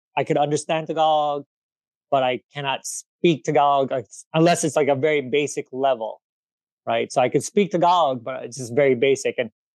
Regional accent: Manhattan, New York, United States; when we were growing up in Manhattan, like, we had a one bedroom apartment for five people, right?

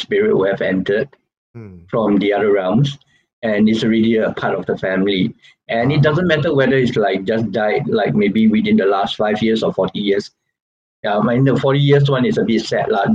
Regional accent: Singapore; yeah, we're Singaporean.

